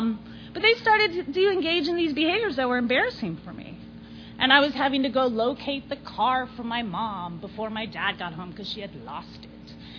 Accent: Clearwater, Florida, United States; also born or lived in St. Petersburg; I grew up in St. Pete. I grew up in Clearwater, Florida.

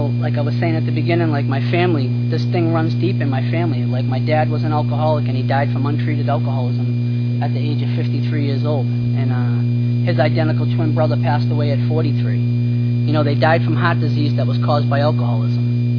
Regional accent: Massachusetts, United States; Born and raised in Massachusetts.

